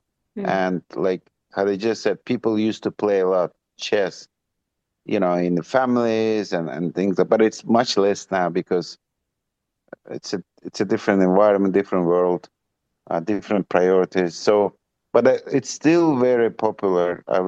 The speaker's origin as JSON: {"language": "English", "country": "Azerbaijan", "said": "I said, I was from Azerbaijan."}